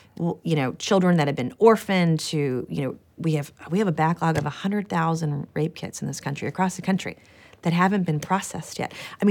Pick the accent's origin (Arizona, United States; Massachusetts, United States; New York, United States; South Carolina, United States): South Carolina, United States; I want to show people in South Carolina and my home state